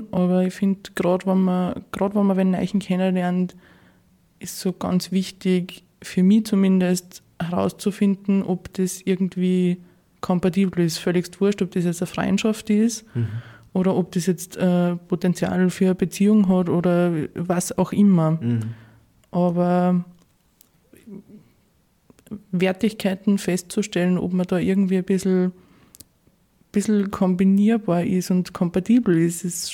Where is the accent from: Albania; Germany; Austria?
Austria; Neumarkt, Salzburg; now in Salzburg, Austria; Ich komme aus Neumarkt.